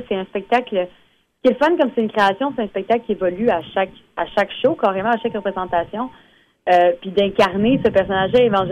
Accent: Acadia, Canada; en tant qu'Acadienne

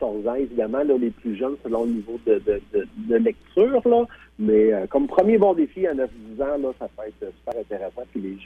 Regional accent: Rimouski, Quebec, Canada; quand je vois les bas de neige chez nous à Rimouski

